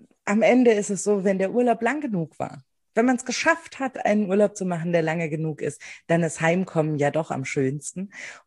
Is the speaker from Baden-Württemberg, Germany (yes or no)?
no; Rhineland-Palatinate, Germany; ich finde, wenn ich hier ins Glas rieche, dann riech ich Pfalz, dann riech ich meine Heimat.